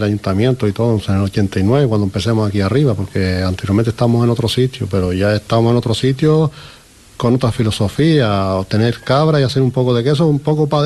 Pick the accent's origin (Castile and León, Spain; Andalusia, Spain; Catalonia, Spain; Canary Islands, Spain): Canary Islands, Spain; No es como nosotros, no es como los canarios o los españoles.